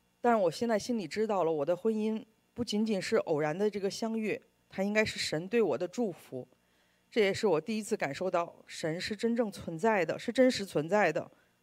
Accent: China; born there; 我出生在中国大陆的一个非常普通的家庭，我的父母没有信仰，他们的父母也在战争中艰难度日

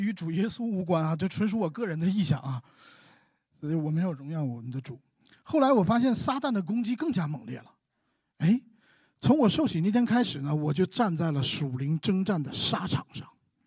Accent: Northeast China, China; accent: Northeastern; 用一句我们东北话说

